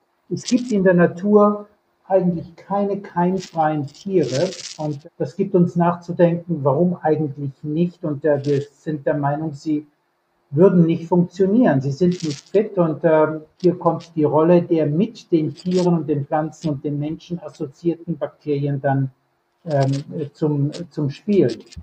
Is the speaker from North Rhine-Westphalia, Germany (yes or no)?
no; Bavaria, Germany; now in Kiel, Germany; Ich bin aufgewachsen in Bayern, hatte früh Interesse an der Vielfalt der Tierwelt